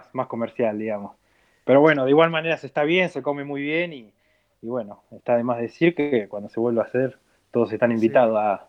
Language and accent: Spanish; Mar del Plata, Buenos Aires Province, Argentina; born there; ya a los 21 me vine para Mar del Plata, que es donde realmente yo nací, pero bueno, tengo mitad y mitad de familia en cada lado.